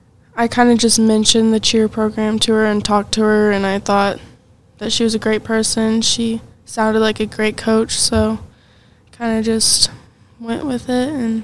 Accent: Clyde, Kansas, United States; Clyde, Kansas, about 15 minutes away.

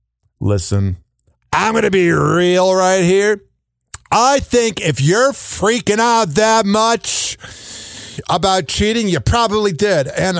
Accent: Chicago, Illinois, United States; I can't help it. I'm from Chicago.

